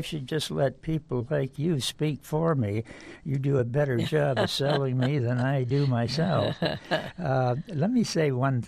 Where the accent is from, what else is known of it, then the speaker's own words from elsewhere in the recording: South Dakota, United States; I live part of the year in Florida, the rest of the time in my home state of South Dakota.